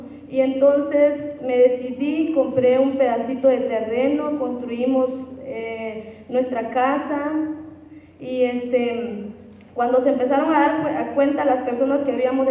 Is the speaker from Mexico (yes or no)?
yes; Bellavista del Norte, Mexico; soy originaria de Bellavista del Norte y estoy aquí para contarles un poquito de lo que hemos vivido.